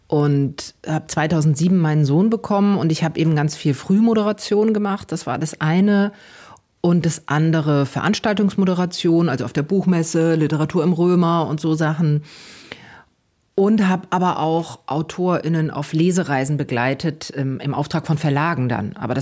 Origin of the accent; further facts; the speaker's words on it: Hesse, Germany; moved away as an adult; also born or lived in Frankfurt; now in Flensburg, Germany; ich bin geborene Frankfurterin, bin in Südhessen groß geworden, habe in Marburg, also in Nordhessen studiert, dann ganz viele Jahre in Frankfurt gearbeitet und bin dann mit 42 nach Flensburg gezogen, also zum ersten Mal außerhalb Hessens gewesen.